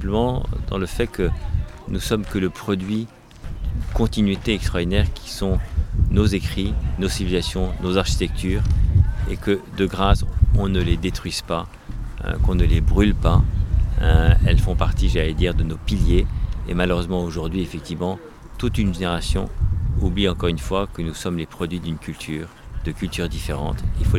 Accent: Normandy, France; j'ai été élevé aussi en Normandie, dans un potager, dans des fermes, à la laiterie, dans une scierie, dans les bois

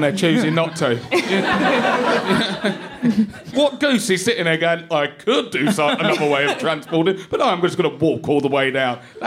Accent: East of England, United Kingdom; born or raised there

